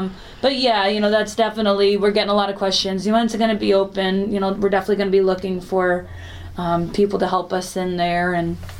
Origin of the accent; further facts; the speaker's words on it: Franklin, United States; when I say I grew up in Franklin, I moved here middle of sixth grade and, you know, graduated from Franklin High